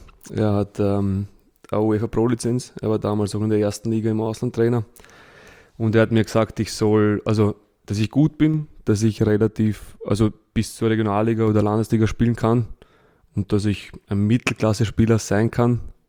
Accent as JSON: {"language": "German", "region": "Vienna", "country": "Austria", "tie": "born or raised there", "said": "26 Jahre. Ich bin in Wien aufgewachsen und noch immer wohnhaft."}